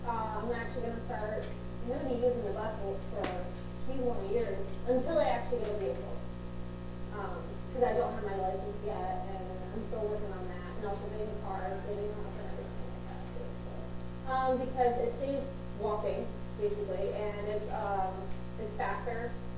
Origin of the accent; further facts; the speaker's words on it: Ogdensburg, New York, United States; I'm from Ogdensburg, New York.